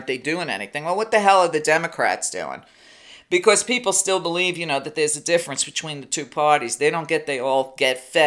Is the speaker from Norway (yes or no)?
no; New York, United States; I grew up in New York at the same time Trump was coming up.